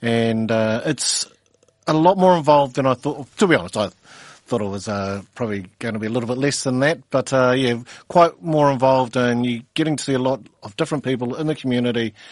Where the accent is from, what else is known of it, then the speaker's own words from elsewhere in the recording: Eketāhuna, Manawatū-Whanganui, New Zealand; So my background is my family, we're from Ikitahuna.